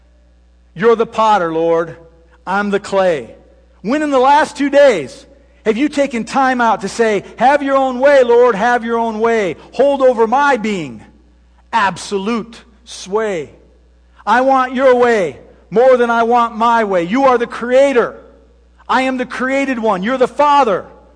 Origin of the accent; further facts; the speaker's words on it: Michigan, United States; as a kid growing up in Michigan on the Great Lakes, I came to realize the power of the open waters.